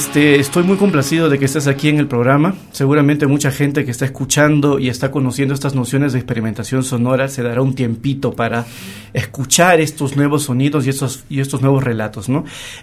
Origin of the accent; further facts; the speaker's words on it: Peru; Para los migrantes que son latinoamericanos, como yo, por ejemplo, soy peruano